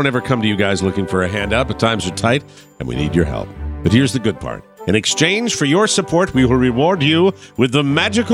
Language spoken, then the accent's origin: English; Florida, United States; I just saw it and it was my home state and I had to go with it.